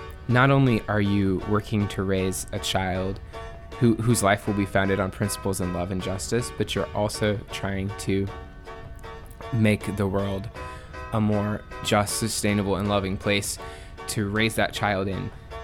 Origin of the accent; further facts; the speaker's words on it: Indiana, United States; now in Washington, D.C., United States; I'm from Washington, D.C., but originally I'm from Indiana.